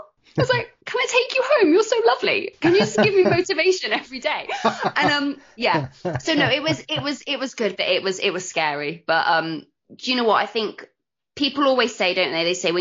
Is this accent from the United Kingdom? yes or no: yes; Bristol, South West England, United Kingdom; because I'm from Bristol and I'm just like, yeah, just blah, blah, blah, blah.